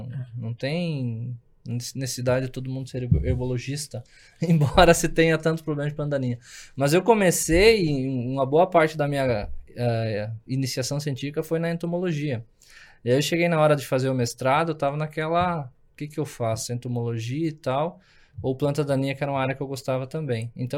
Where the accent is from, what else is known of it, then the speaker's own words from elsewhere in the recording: Rio Grande do Sul, Brazil; Eu sou gaúcho, né? E lá no Rio Grande do Sul, agora tem menos, mas tinha muita tal da carreira de cavalo.